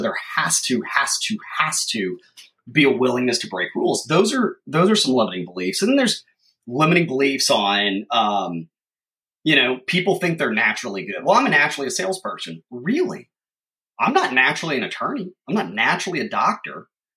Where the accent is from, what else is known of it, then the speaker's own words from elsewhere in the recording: the South, United States; One, I grew up in the South, and there are certain social norms you follow.